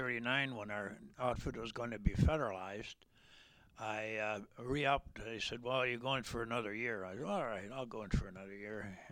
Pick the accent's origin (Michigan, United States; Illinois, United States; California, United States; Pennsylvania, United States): Illinois, United States; Peoria; born there; No, I was born in Peoria.